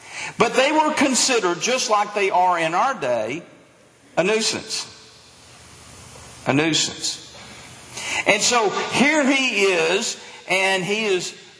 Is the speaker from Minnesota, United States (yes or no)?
no; Denison, Texas, United States; In Texas, where I grew up, I grew up in Denison, but even in Denison, and when we moved to Dallas, there's an area of Dallas called Highland Park.